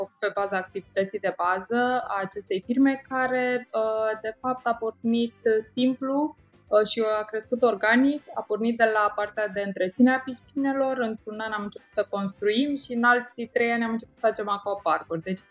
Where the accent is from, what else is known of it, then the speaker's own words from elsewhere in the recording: Romania; Eu ca om de business, eu ca româncă, eu ca om în general.